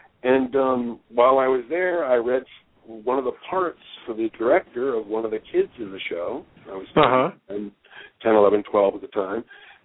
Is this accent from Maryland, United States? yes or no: yes; Maryland, United States; I did a show with the Rec Center back when I was a young kid and growing up in Tunnel Park, Maryland.